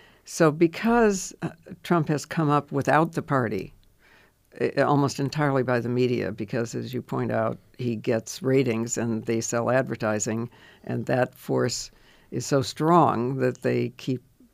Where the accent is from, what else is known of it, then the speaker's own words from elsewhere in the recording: New York, United States; I would like to say as a New Yorker